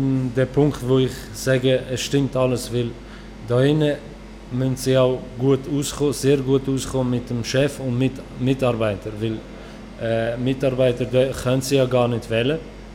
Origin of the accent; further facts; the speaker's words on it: Turkey; now in Germany; Ich komme aus der Türkei und bin Kurde. Und bin seit 1,5 Jahren